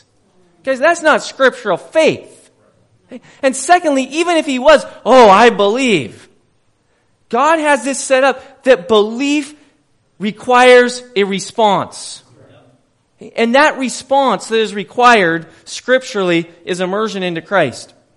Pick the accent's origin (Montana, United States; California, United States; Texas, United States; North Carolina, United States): Montana, United States; I'm from Montana, okay?